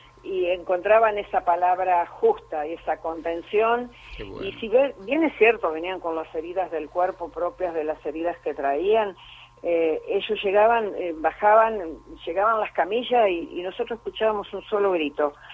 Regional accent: Gualeguaychú, Entre Ríos, Argentina; yo soy entrerriana, nací en Gualeguaychú, estoy viviendo en Paraná, ahora estoy acá en Buenos Aires, obviamente, pero en el 82 también viví acá en Buenos Aires porque había ingresado como personal militar en el año 1980, como enfermera

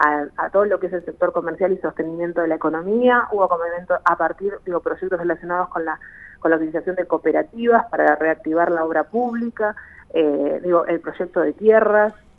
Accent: Bariloche, Río Negro, Argentina; yo soy nacida y criada en Bariloche

